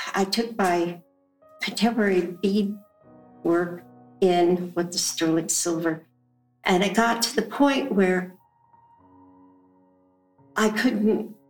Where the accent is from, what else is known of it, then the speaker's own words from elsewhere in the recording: Rosebud, South Dakota, United States; I'm from South Dakota, Rosebud, Siganju.